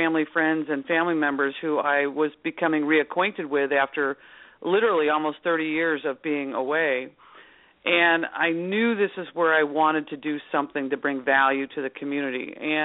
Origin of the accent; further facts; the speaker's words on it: St. Charles, Illinois, United States; Came back to my hometown area in Batavia, Illinois. I grew up in St. Charles, Illinois.